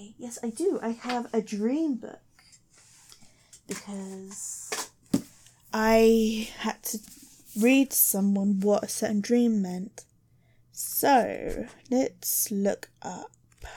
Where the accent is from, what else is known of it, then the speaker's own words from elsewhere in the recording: England, United Kingdom; I'm from England, and that's all you need to know.